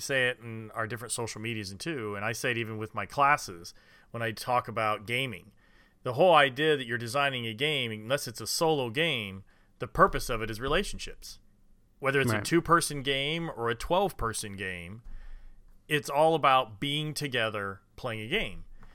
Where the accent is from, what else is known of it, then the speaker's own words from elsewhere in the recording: Indiana, United States; I'll play Euchre whenever you get a chance because I'm from Indiana, and I'll play Euchre.